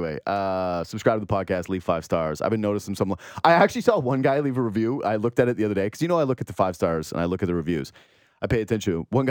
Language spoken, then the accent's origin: English; Whitehorse, Yukon, Canada; Again, I was from Whitehorse, Yukon.